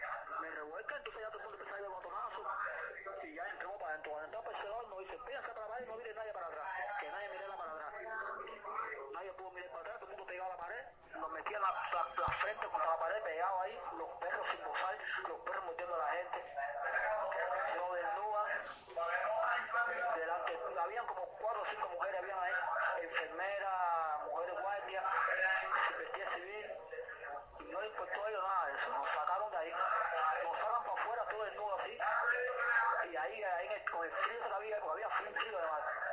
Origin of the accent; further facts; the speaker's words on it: Santiago de Cuba, Cuba; Soy de Santiago de Cuba y estaba aquí en La Habana en el trámite del consulado.